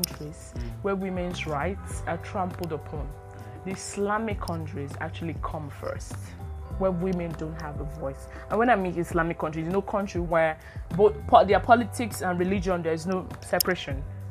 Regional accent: Port Harcourt, Rivers, Nigeria; now in Lagos, Nigeria; I coming to Lagos, and then, okay, I grew up in Port Harcourt

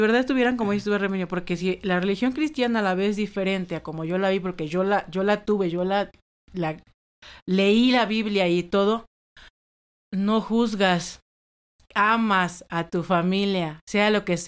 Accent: Tabasco, Mexico; En mi tierra se come mucho cerdo, mucha res y marisco. Uh-huh. Tenemos como Tabasco está rodeado de agua, ríos.

